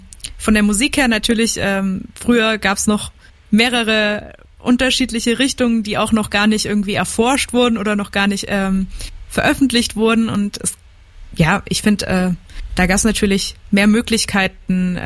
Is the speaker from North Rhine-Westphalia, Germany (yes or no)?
no; Baden-Württemberg, Germany; Genau, also ich bin vom Bodensee aus dem Landkreis Konstanz bei Radolfzell unten. Ich versuche immer meinen Dialekt ein bisschen außen vor zu lassen